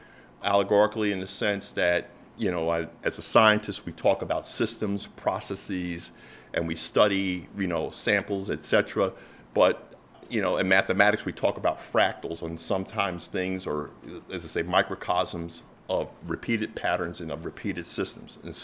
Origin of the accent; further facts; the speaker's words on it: Peekskill, New York, United States; I grew up in the Hudson Highlands, born and raised in Peekskill, New York, large family of nine.